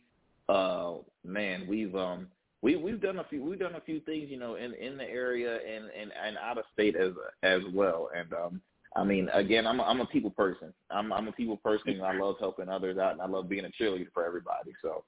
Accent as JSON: {"language": "English", "town": "Hampton", "country": "United States", "tie": "born or raised there", "said": "at least in the Hampton, in my hometown. We have huge supporters here."}